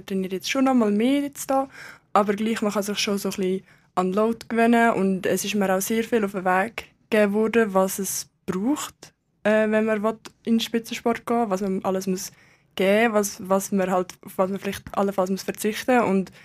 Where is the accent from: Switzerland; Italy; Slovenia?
Switzerland; Biberstein, Aargau; Biberstein, das ist gerade neben Aarau.